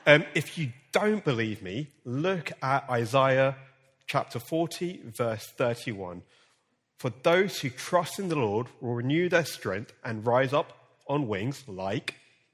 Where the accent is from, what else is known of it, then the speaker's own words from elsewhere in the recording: West Croydon, London, United Kingdom; also born or lived in Purley; I'm a Croydon boy. I was born and bred in West Croydon, grew up 2 minutes away from Sellers Park, went to Ecclesbourne Primary School, and then moved to Purley just before I turned to a teenager, and then went to Coulston High.